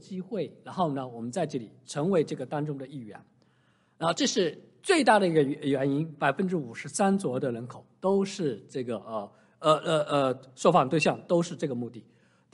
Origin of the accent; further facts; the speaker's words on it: Shanghai, China; now in United States; 我小的时候在中国，我是从上海来的，老家是浙江哈，我从上海来到美国。